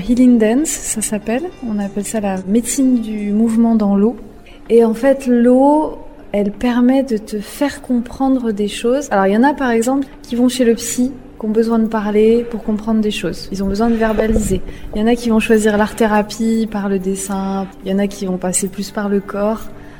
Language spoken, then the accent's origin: French; Pays de la Loire, France; Moi, je suis originaire de Vendée, j'ai toujours grandi au bord de la mer, j'ai fait des pique-niques au bord de la mer